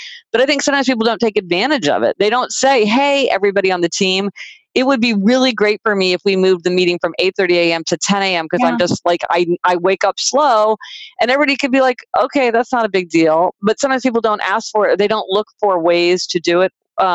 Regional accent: Kansas City, Missouri, United States; now in New York City, United States; I grew up in Kansas City, Missouri. So I got my driver's license at 16, but I live in New York City

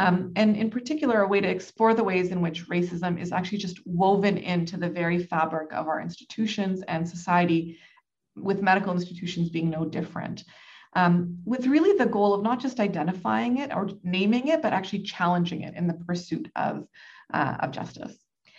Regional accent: Canada; born there; while I was born here in Canada, I'm a settler here in Toronto, and I'm currently at the University of Toronto.

